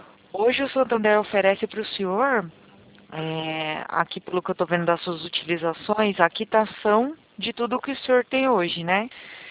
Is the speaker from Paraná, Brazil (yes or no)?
no; São Paulo, Brazil; sou de São Paulo.